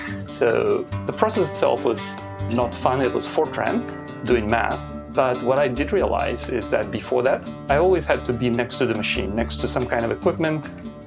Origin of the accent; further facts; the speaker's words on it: Ukraine; English is a second language; I'm originally from Ukraine, and I started my education in Telecommunication Institute in my hometown.